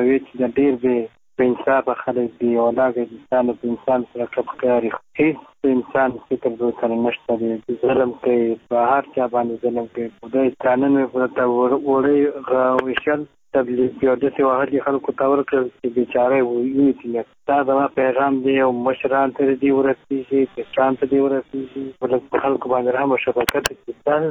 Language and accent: Pashto; Helmand, Afghanistan; زه د هلمند ولایت اوسېدونکی یم.